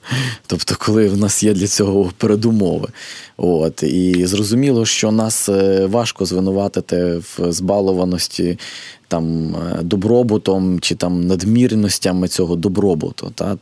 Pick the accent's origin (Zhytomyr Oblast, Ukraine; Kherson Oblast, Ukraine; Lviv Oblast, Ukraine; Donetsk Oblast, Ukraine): Lviv Oblast, Ukraine; Lviv; я виріс у Львові на такому там теж масиві, звичайному спальному районі.